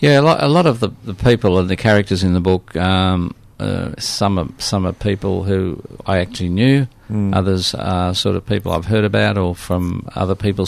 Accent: Berlin, Germany; Oh, I'm from Berlin.

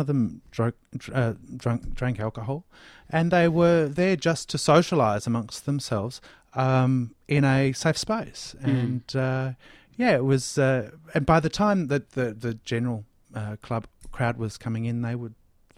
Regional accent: Bendigo, Victoria, Australia; I can't remember whether I was in Melbourne or still in my hometown of Bendigo

